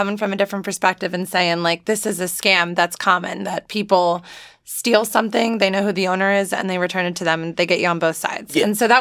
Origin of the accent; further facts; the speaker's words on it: New Jersey, United States; I grew up in New Jersey. My parents relocated to Charleston for retirement like 2.5 years ago.